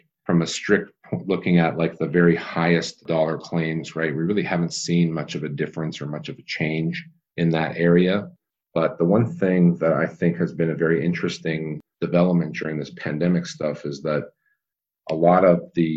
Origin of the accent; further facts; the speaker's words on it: Canada; I grew up in Canada, went to college there.